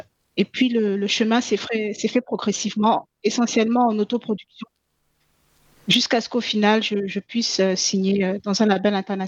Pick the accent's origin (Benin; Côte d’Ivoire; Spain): Côte d’Ivoire; also born or lived in Caribbean; now in France; J'ai grandi en Côte d'Ivoire. J'ai vécu dans les Caraïbes également, avant de m'installer en France, qui à la base est le pays où je suis née.